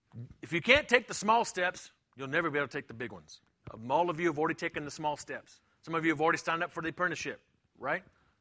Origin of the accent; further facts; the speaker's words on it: Louisiana, United States; So I come from South Louisiana, and man, we have a flashlight.